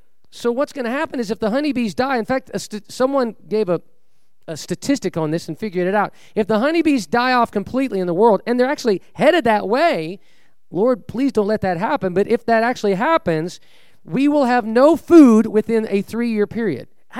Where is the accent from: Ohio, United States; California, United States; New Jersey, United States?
California, United States; I grew up in California, so I know I'm speaking from